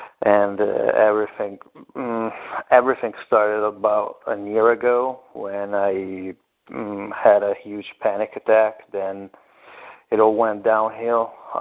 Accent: Italy; now in Switzerland; I'm actually calling from Switzerland, but I'm Italian.

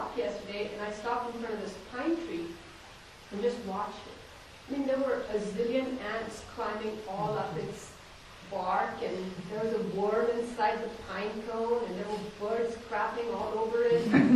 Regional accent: India; I grew up in India

